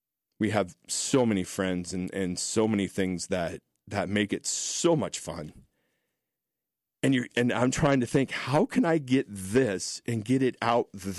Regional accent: Mitchellville, United States; We had to pick everything up from our house and move out to my house that I grew up in Mitchellville.

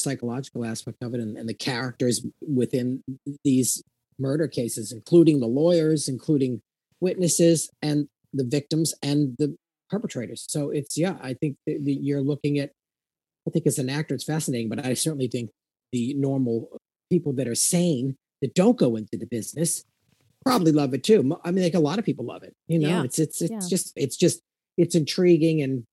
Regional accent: Stoneham, Massachusetts, United States; I grew up in Stoneham, Massachusetts. My family was originally from Everett

